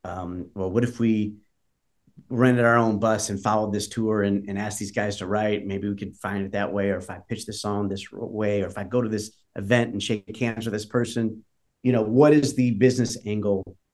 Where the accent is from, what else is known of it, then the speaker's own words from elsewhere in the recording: Detroit, Michigan, United States; And I'm from Detroit and I love that style of music.